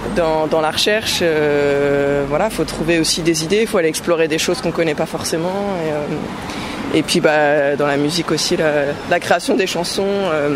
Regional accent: Cergy, Île-de-France, France; J'ai grandi à Cergy, en fait, jusqu'au bac, quoi.

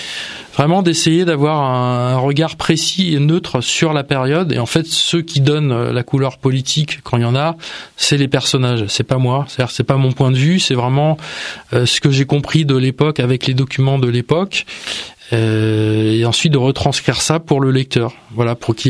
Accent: Rueil-Malmaison, Île-de-France, France; born there; Moi, je suis né à Rueil-Malmaison.

